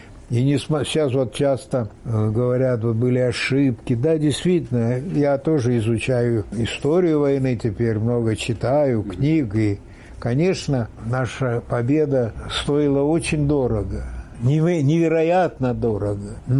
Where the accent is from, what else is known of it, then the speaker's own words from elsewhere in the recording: Dondușeni, Dondușeni District, Moldova; Я сказал, что я вот из Молдавии, вот, а откуда? Я говорю, Дандюшана.